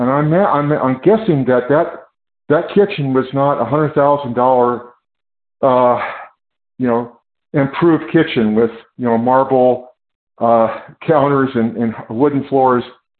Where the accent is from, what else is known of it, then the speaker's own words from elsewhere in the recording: California, United States; I am from California.